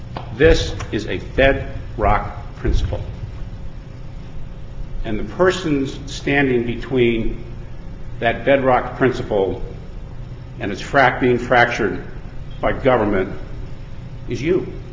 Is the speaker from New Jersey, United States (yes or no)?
yes; New Jersey, United States; I didn't know this because I'm from New Jersey, it was Harry Truman's birthday, and the courts are closed.